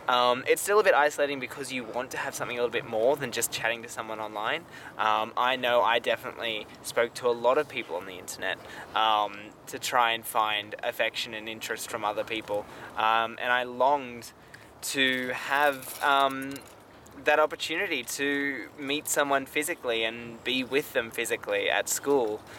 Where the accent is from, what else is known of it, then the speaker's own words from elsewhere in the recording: Bathurst, New South Wales, Australia; I'm 24. I grew up in Bathurst and I'm openly gay.